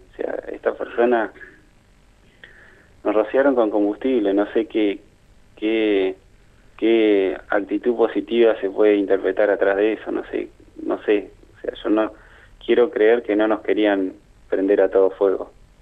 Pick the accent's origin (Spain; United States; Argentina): Argentina; Viedma, Río Negro; Oriundo de Viedma, sí.